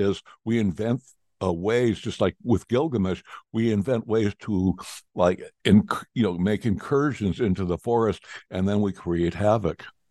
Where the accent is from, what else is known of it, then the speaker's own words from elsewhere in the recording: United States; I'm as American, I speak in Fahrenheit.